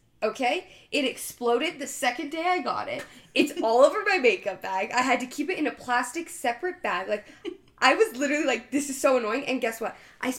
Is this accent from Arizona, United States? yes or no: yes; Arizona, United States; I come from Arizona. I can't be doing this winter, okay?